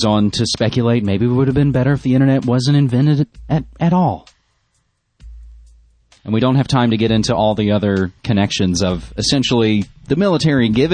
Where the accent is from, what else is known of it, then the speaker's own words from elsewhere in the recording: West Virginia, United States; the shame of my home state of West Virginia